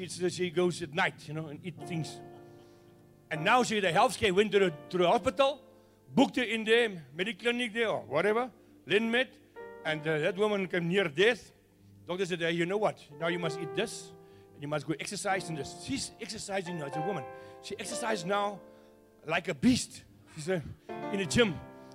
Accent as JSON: {"language": "English", "town": "Kimberley", "region": "Northern Cape", "country": "South Africa", "said": "I'm from CRC Kimberley. I'm from Kimberley."}